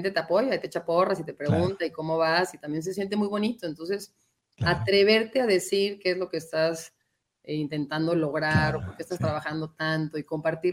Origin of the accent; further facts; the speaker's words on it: Mexico; qué padres somos los mexicanos que todos dicen que sí